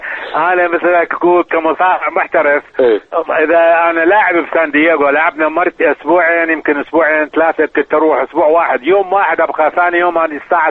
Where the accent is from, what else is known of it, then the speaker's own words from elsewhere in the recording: Iraq; now in United States; والله يا اخي احنا عراقيين واحنا دمنا حار وتعرف هذا بلدنا خلقنا به العراق